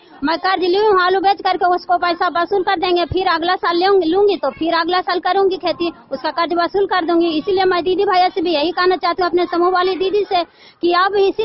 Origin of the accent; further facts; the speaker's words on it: Kela Bigha, Bihar, India; मैं शिव गुरु जीविका के अध्यक्ष हूं और पोस्ट तेलहाड़ा जिला नालंदा के मैं रहने वाली हूं।